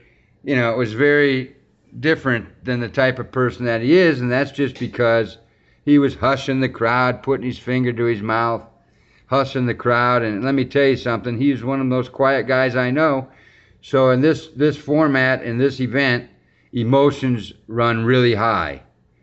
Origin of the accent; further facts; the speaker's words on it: United States; You know, I'm an American.